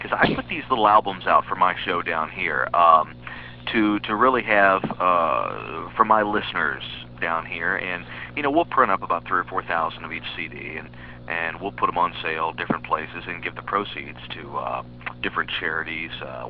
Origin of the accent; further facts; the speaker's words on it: Poplar Bluff, Missouri, United States; when I did a signing back in my hometown of Poplar Bluff, Missouri.